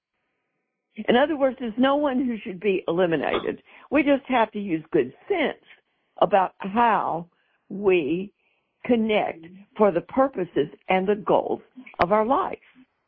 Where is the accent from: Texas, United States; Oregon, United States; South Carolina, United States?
Texas, United States; I'm speaking as a Texan today